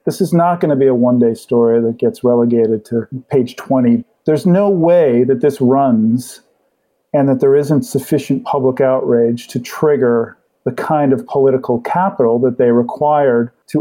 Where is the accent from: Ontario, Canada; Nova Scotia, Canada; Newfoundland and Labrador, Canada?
Nova Scotia, Canada; Halifax; Halifax, which is my hometown, Halifax, Nova Scotia